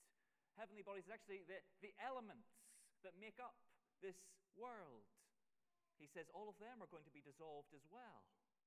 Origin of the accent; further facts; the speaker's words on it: Belfast, Northern Ireland, United Kingdom; I come from Belfast, and my hometown, maybe recently you've seen that we have an ability to start fires, usually in inappropriate places.